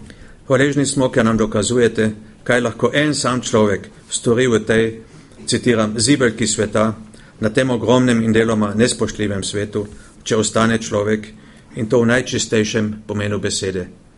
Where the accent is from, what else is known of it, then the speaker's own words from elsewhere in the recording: Sveče, Carinthia, Austria; In prišli ste tudi mojo domačo vas v Svečev rožu, česa smo bili zelo veseli